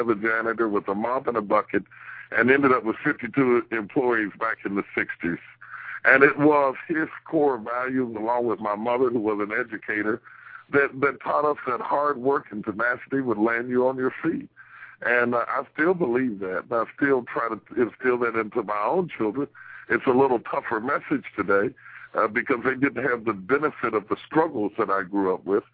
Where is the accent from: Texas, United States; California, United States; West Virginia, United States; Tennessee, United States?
West Virginia, United States; The fact that I am from West Virginia and I started with 10 people gives me balance today